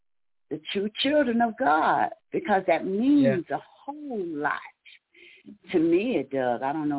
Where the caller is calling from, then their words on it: Columbus, Georgia, United States; I'm in the Columbus, Georgia area. I'm right up from Atlanta.